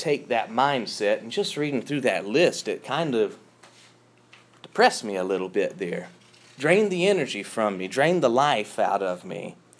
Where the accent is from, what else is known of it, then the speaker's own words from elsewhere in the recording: United States; I mean, I know I'm an American, but...